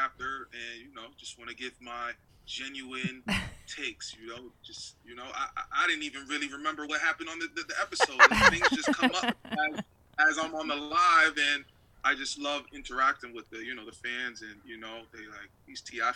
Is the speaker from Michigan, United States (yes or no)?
no; Boston, Massachusetts, United States; I'm from Boston, often in New York.